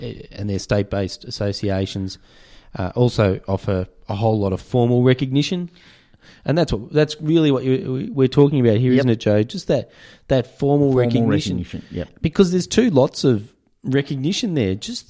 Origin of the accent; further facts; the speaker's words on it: Melbourne, Victoria, Australia; And we were interested, and we come from Melbourne, you know, so her community is certainly going to be interested in that story.